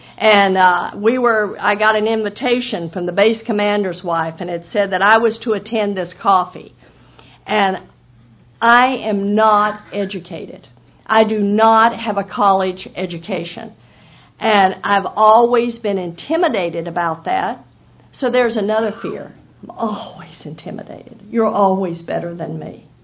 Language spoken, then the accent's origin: English; Texas, United States; you know, I'm a Texan, so in Texas, maybe in Florida you do too, in Texas we puff up.